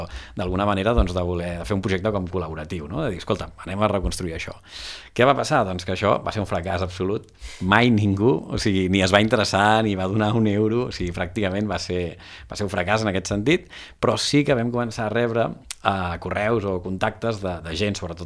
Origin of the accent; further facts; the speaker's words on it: Barcelona, Catalonia, Spain; also born or lived in Priorat; Doncs jo sóc a meitat del Priorat, meitat de Gràcia, de Barcelona, 50-50.